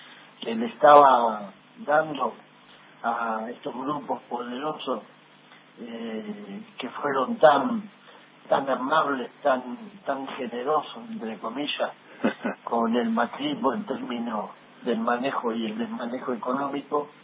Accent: Argentina; Realmente espero que como argentino aprendamos de esta lección

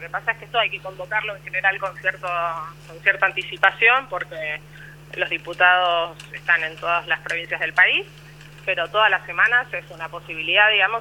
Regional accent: Bahía Blanca, Buenos Aires Province, Argentina; also born or lived in Hurlingham; No, de Hurlingham, pero viví muchos años por un tema familiar, lo que digo, estoy como criada en Bahía Blanca

